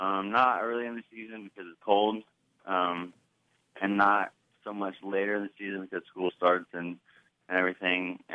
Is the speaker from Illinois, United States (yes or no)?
yes; Tuscola, Illinois, United States; also born or lived in Urbana; I was born in Urbana. Grew up in Tuscola, Illinois.